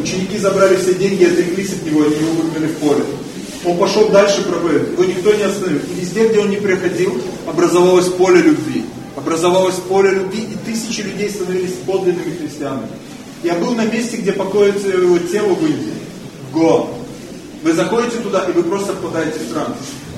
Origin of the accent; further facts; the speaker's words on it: Ukraine; Я так помню с детства, хотя я еще украинец.